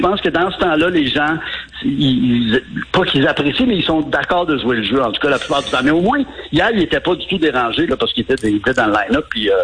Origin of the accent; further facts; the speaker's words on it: Montreal, Quebec, Canada; j'ai dit, je venais de Montréal, puis qu'il y avait des très beaux souvenirs.